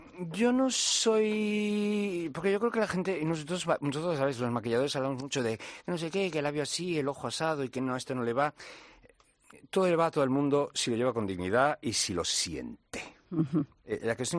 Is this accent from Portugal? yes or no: yes; Portugal; nosotros, que somos bronceados, que vamos a la playa, que tenemos este sol, y yo digo nosotros porque soy portugués y también lo tengo allí, y estoy bronceado.